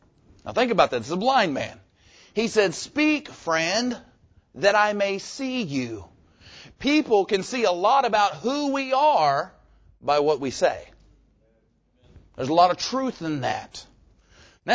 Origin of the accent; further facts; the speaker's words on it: Jacksonville, Arkansas, United States; We had the church that we grew up in down in Arkansas, Bible Baptist Church in Jacksonville.